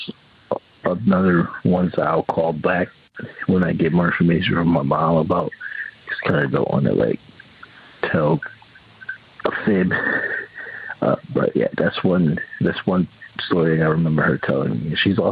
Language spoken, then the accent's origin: English; Connecticut, United States; I am from Connecticut